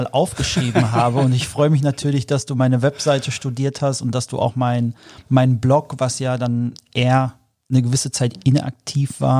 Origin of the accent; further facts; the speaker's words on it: North Rhine-Westphalia, Germany; ich bin Kind des Potts, ich bin auf den Sportplätzen der Dortmunder Region groß geworden